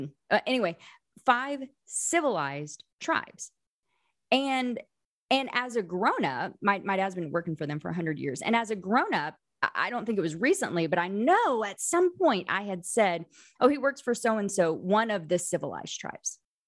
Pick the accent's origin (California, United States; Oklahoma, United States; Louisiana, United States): Oklahoma, United States; when I was growing up in Oklahoma, 12 years of Oklahoma history in my textbooks